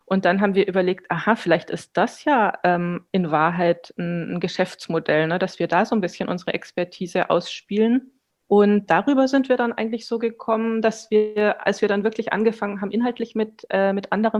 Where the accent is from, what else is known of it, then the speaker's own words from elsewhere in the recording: Munich, Bavaria, Germany; now in Berlin, Germany; bin ursprünglich aus München, bin seit 20 Jahren in Berlin und bin auch jetzt gerade aus Berlin zugeschaltet.